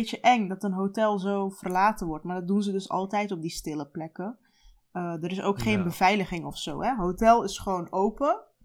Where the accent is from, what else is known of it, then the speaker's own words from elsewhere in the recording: Turkey; Ik ben gewoon Turk. Ik heb vaker zonder bestek gegeten.